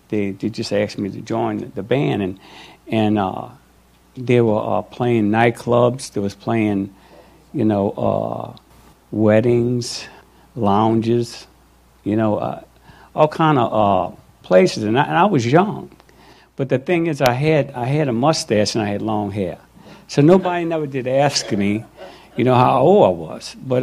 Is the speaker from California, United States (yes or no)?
no; New Orleans, Louisiana, United States; I was born in New Orleans, and I had an older sister, an older brother, and then a younger sister that was adopted. And we lived in the 8th Ward. That's where we lived.